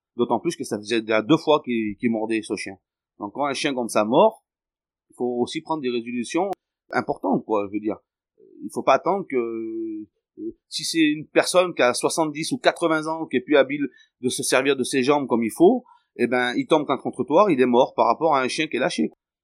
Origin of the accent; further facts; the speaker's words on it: France; Moi, j'étais à l'école, à Pont-de-Servière. Je suis né ici, moi. Hein. Je suis pas de Tataouine, hein. Je suis d'ici.